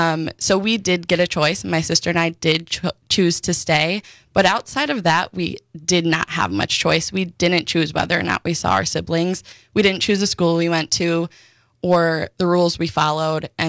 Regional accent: Milwaukee, Wisconsin, United States; born there; also born or lived in Hurley

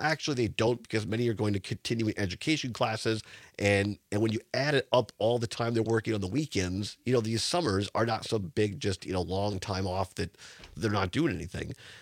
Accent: Richland Center, Wisconsin, United States; growing up in Richland Center, so many great teachers. I mean, going to public schools there in Richland Center.

